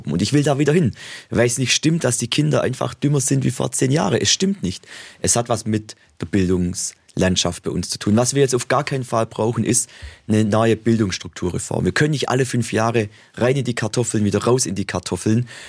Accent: Baden-Württemberg, Germany; die Kurpfalz, die Region, wo ich herkomme

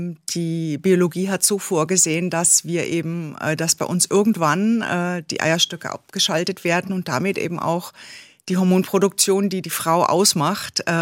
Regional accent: Baden-Württemberg, Germany; accent: Baden dialect; Ich bin geborene Badnerin und man hört es mir

